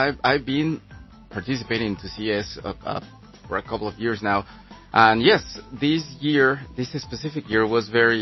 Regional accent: Mexico City, Mexico; Yeah, I used to work in a radio station back in the days in Mexico City. I'm from Mexico.

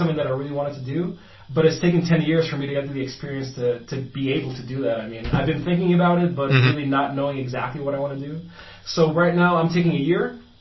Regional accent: Guatemala; also born or lived in New York, United States / Panama; I lived in New York for 10 years. I was in Panama just recently for 4 years. I just moved back to my home country of Guatemala. I lived in Tanzania for a year as well

